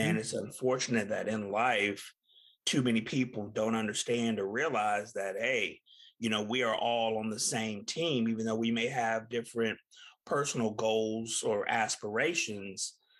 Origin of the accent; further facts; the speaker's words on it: Tulsa, Oklahoma, United States; The thing about Alfre Woodard is she's from my hometown of Tulsa, Oklahoma.